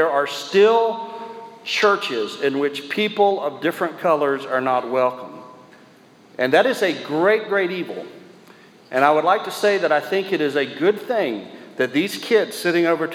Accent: the South, United States; born there; and I was born in the South and loved the South

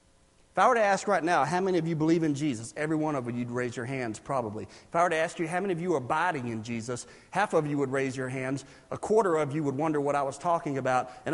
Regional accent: Sumter, South Carolina, United States; I grew up in Sumter, named after General Thomas Sumter, right near Fort Sumter off to the coast of Charleston

